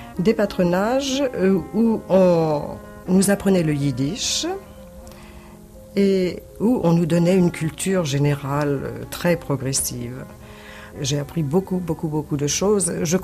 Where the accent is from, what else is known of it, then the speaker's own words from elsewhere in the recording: Paris, Île-de-France, France; born there; Moi, je suis née à Paris. Et de parents d'origine polonaise. Hein. Nous sommes juifs d'origine polonaise. Mes parents sont venus en 23 en France. Je suis née en 24.